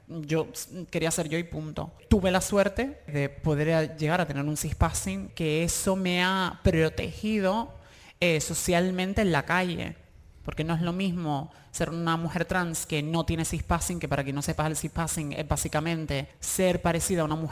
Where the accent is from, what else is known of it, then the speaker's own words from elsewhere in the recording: Canary Islands, Spain; also born or lived in London; yo tenía después de haber estado 10 años en Londres y volver a la isla